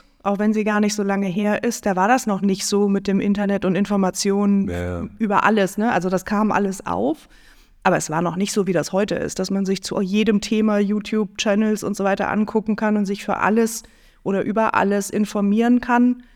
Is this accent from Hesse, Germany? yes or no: yes; Hesse, Germany; die Lust, die Welt abseits von Mittelhessen zu erkunden, wo ich aufgewachsen bin